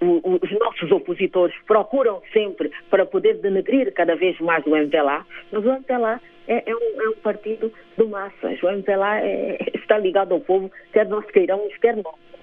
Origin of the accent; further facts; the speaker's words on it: Angola; Eu, como angolana e como militante do MPLA